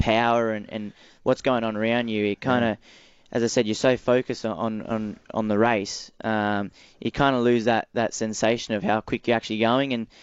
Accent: Sydney, New South Wales, Australia; Not at all, actually. I come from the northern beaches of Sydney.

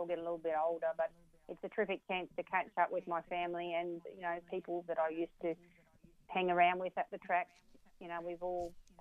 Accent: Queensland, Australia; now in Victoria, Australia; I was born and bred in Queensland, and I only moved down, you know, because I moved in with my partner, Jeff Britton, 14 years ago. But, you know, all my family are up there

